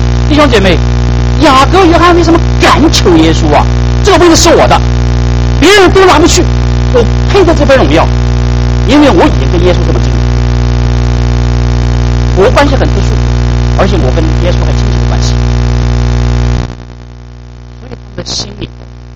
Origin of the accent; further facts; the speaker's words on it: China; 我们中国人讲左丞右相，就是这个意思，就位置很高。